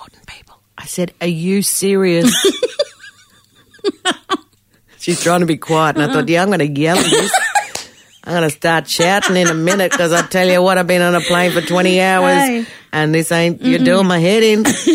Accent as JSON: {"language": "English", "town": "Darwin", "region": "Northern Territory", "country": "Australia", "said": "I'm from Darwin."}